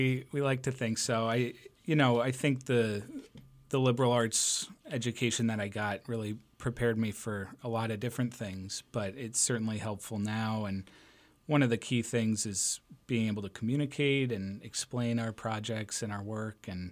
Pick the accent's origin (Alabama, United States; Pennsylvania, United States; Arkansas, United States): Pennsylvania, United States; Allentown; But I grew up in Allentown. My parents still live there